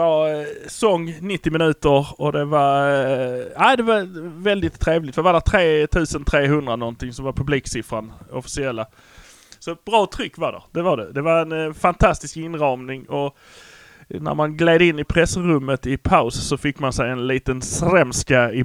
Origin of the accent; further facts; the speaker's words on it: Malmö, Skåne, Sweden; vi är från Malmö.